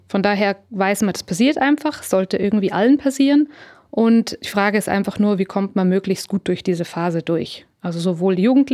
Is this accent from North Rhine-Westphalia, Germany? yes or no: no; Munich, Bavaria, Germany; Ich komme aus München, das ist eine Großstadt, also Luzern ist da nichts dagegen.